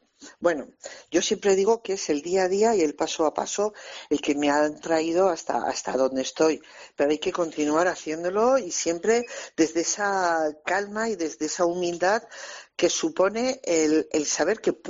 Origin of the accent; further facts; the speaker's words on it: Navarre, Spain; Para mí, en mi tierra, aquí en Navarra, recibir esto es lo que dices, es una medalla de oro